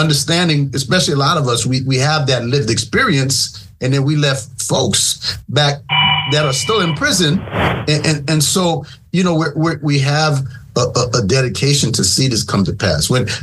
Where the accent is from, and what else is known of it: New York, United States; born or raised there